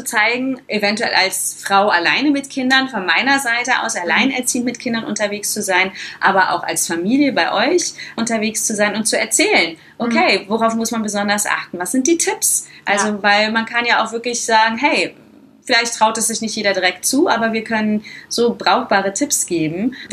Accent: Cologne, North Rhine-Westphalia, Germany; Ich bin Kölnerin

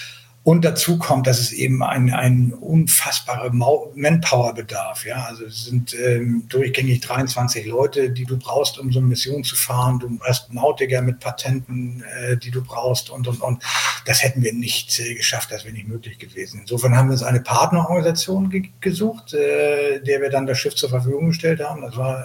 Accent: Hamburg, Germany; du sagst es, ich komme aus Hamburg, bin 60 Jahre alt

